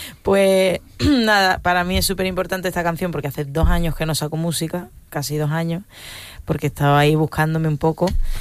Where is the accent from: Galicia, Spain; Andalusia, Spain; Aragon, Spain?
Andalusia, Spain; San Fernando; now in Madrid, Spain; De San Fernando, de Cádiz.